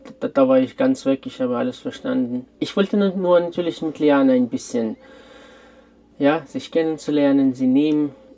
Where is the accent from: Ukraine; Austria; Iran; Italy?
Ukraine; German is a second language; now in Germany; ich komme ja aus der Ukraine